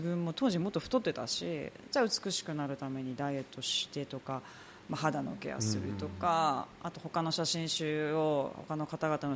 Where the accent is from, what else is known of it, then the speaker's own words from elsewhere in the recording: Okayama, Japan; moved away as an adult; also born or lived in New York; now in Tokyo, Japan; 岡山からニューヨーク、ニューヨークから岡山で、岡山から東京に上京して、